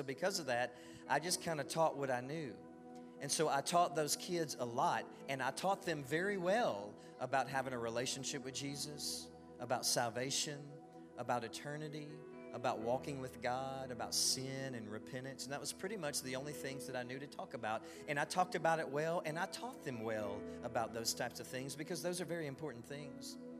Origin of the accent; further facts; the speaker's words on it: DeQuincy, Louisiana, United States; I grew up in DeQuincy. Anytime you grow up in small town Christianity, you see things like this. Growing up in this small town, we had 11 Baptist churches.